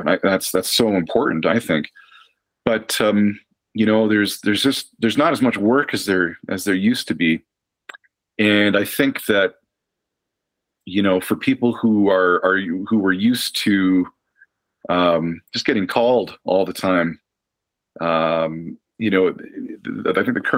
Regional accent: Saskatchewan, Canada; moved away as an adult; now in Montreal, Canada; like I grew up in Saskatchewan, but I moved to Montreal when I was 18.

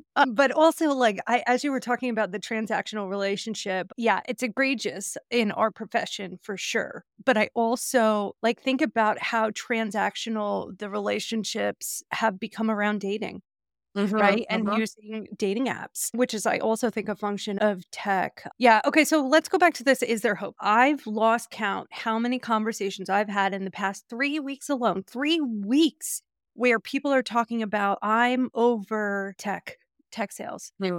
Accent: United States; we were raised in the United States of America, where people are valued based on their productivity and contribution to capitalism.

